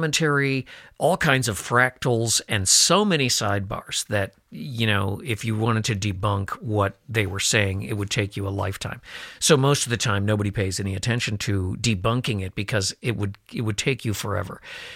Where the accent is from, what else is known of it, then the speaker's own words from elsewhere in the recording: Chicago, Illinois, United States; I can remember March days growing up in Chicago when it was 75 degrees and the next day we'd have snow.